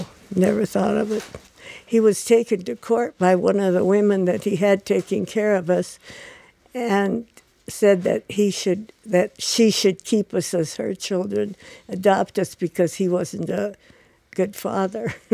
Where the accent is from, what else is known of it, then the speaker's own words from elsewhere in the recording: Denver, Colorado, United States; born there; I was born in Denver, and at that time, and I lived with my father.